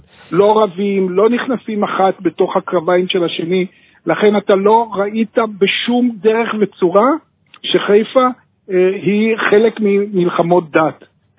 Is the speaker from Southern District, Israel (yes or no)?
no; Haifa, Haifa District, Israel; born there; אני נולדתי בשכונת הדר.